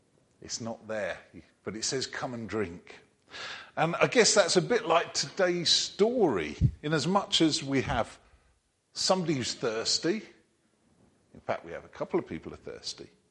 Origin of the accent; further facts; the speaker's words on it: England, United Kingdom; We're English. Gets above 20 degrees, we're melting.